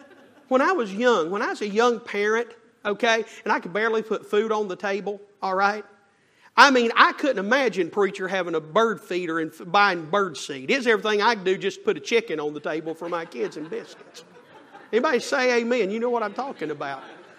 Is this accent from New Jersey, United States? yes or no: no; North Carolina, United States; Y'all tell I'm from the South, mountains of North Carolina.